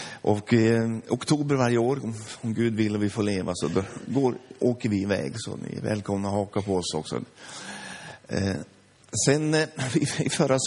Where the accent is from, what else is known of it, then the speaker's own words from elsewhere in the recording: Hedeviken, Jämtland County, Sweden; also born or lived in Lorås / Funäs; jag har mina rötter här. Att jag är född i Lorås, Hammerdal. Men sen när jag var halvår så flyttade vi till Funäs i Matnäset. Och nej, däremellan till Mo i Trångsviken och sen Funäs Matnäset. Och sen Hedeviken. Jag bodde 5 år